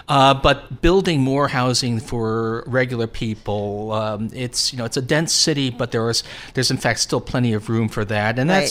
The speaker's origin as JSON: {"language": "English", "town": "Long Island", "region": "New York", "country": "United States", "tie": "born or raised there", "said": "I'm a bull, and you know I grew up on Long Island."}